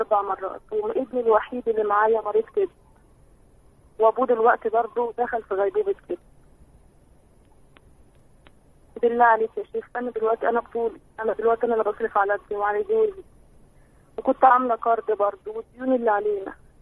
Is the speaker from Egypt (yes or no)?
yes; Egypt; أنا من مصر